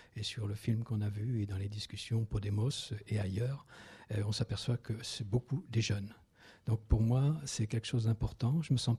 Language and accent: French; Nouvelle-Aquitaine, France; moi, je viens du département des Landes